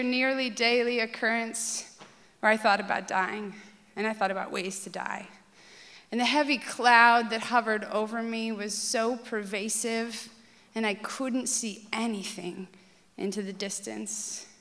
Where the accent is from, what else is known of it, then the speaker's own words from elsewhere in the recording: Midwest, United States; There were piano lessons, and because I was from the Midwest, I was an ice skater.